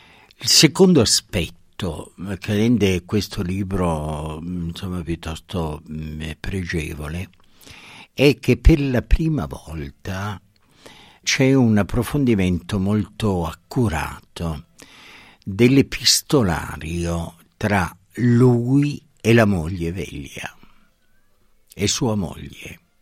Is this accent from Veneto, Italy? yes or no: yes; Veneto, Italy; sapete tutti che sono originario e provengo dal Polesine